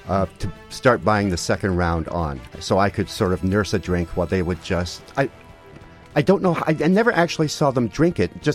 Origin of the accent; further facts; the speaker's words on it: Vancouver, British Columbia, Canada; now in Toronto, Canada; I grew up in Vancouver, and now I live in Toronto.